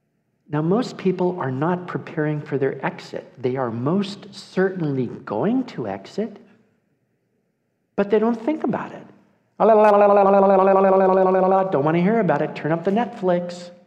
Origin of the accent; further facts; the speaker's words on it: Bellevue, Washington, United States; I'm from Bellevue, Washington. What am I doing in Germany?